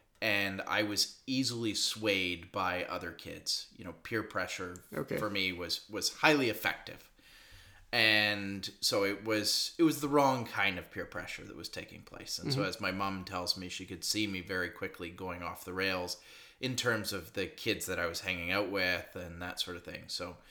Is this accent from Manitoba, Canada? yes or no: no; Vancouver, British Columbia, Canada; I grew up here in the Vancouver area.